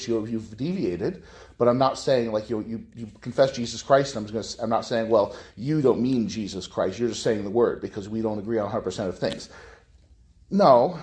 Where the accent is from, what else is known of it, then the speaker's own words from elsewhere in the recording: United States; And being an American, right, where this pluralistic country, what does an American look like?